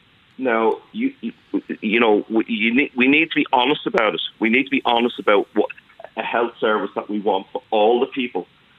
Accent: Ballyfermot, Leinster, Ireland; my mum's from Ballyfermot and I'm from Ballyfermot.

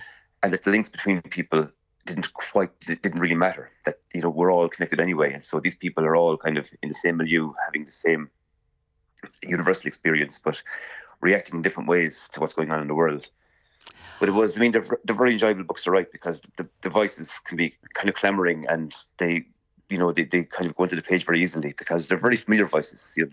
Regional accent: Munster, Ireland; People are living in a village in North Tipperary. It's a fictionalized version of my hometown

